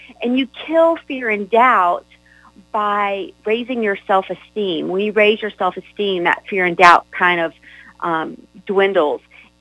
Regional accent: the South, United States; accent: Southern; are you girls laughing at my southern accent over here?

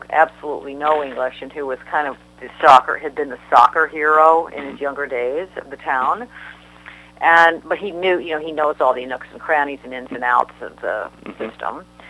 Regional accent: Midwest, United States; I'm from the Midwest, and I started writing at the Associated Press covering politics in Springfield years and years ago.

